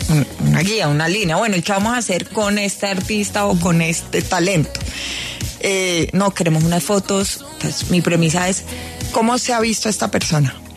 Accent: Colombia; ella nos acercó a nosotros como colombianos a la moda del mundo

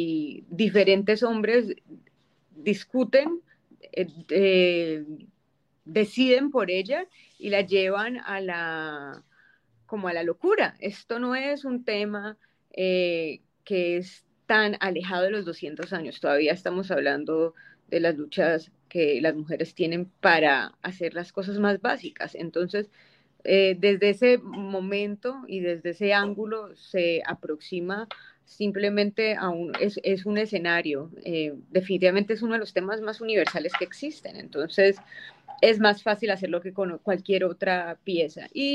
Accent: Cali, Valle del Cauca, Colombia; now in Los Angeles, United States; aquí llegué desde Cali hasta Los Ángeles.

